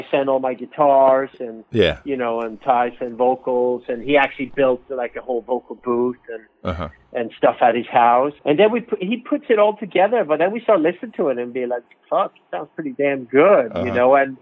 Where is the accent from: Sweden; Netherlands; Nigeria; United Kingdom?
Sweden; English is a second language; now in United States; Yeah, born and raised in Sweden. Always had dreams about California.